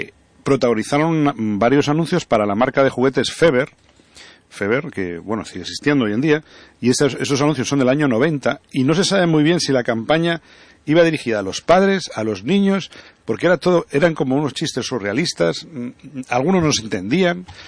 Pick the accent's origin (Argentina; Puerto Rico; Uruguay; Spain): Spain; Móstoles, Community of Madrid; Yo soy de Madrid, soy de Móstoles